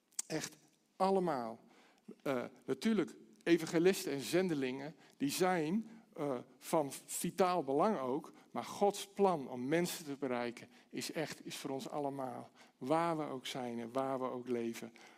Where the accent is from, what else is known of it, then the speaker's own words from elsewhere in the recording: Harmelen, Utrecht, Netherlands; Mijn moeder herinnerde me onlangs aan hoe ik ben opgegroeid in Harmelen. Dat ligt net buiten tegen Utrecht aan.